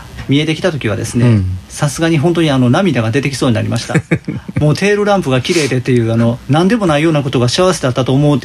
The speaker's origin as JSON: {"language": "Japanese", "town": "Hikone", "region": "Shiga", "country": "Japan", "tie": "born or raised there", "lives_now": "Neyagawa, Japan", "said": "私の実家のあります滋賀県彦根市まで、自分の足で帰ってみようと思ったっていうね、"}